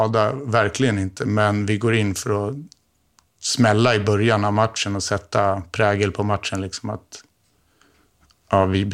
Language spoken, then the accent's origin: Swedish; Sundbyberg, Stockholm County, Sweden; han är ju som mig också född och uppvuxen här i Sumpan